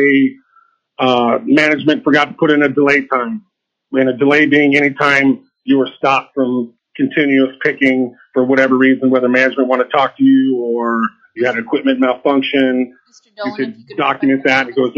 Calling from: Anchorage, Alaska, United States; I'm calling in from Anchorage, Alaska.

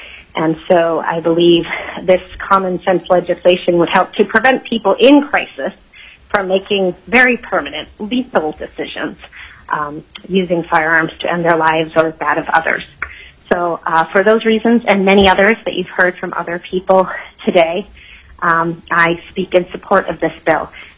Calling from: Anchorage, Alaska, United States; I'm calling from Anchorage, zip code 99516.

